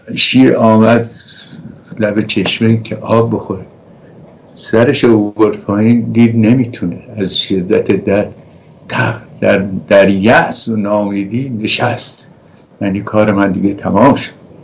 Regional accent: Iran; من نه سیاسیم نه حزبیم، من ایرانیم، عاشق وطنم

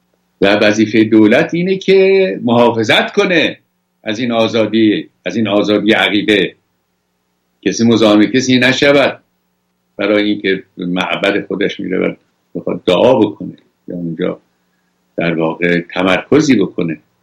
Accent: Iran; بنده که اینجا نشستم به عنوان یک ایرانی که مسیح آزادی رو چشیدم 46 ساله

